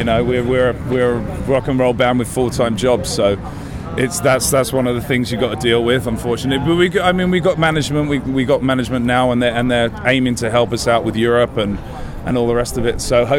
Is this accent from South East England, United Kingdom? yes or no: yes; Guildford, South East England, United Kingdom; moved away; also born or lived in London; Well, I'm from England, a place called Guildford in Surrey.